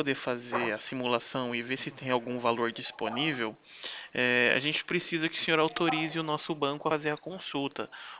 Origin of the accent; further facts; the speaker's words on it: São Carlos, São Paulo, Brazil; eu sou do DDD 16, aqui de São Carlos, interior de São Paulo.